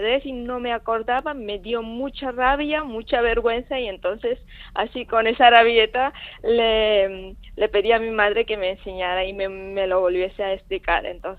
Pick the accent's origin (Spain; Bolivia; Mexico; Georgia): Georgia; en mi país de origen, en Georgia, hay un boom de niños y niñas